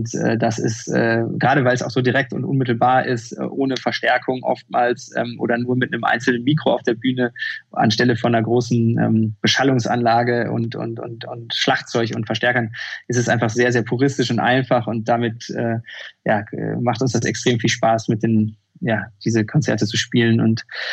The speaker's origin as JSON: {"language": "German", "town": "Bochum", "region": "North Rhine-Westphalia", "country": "Germany", "tie": "born or raised there", "said": "Ich bin in Bochum aufgewachsen"}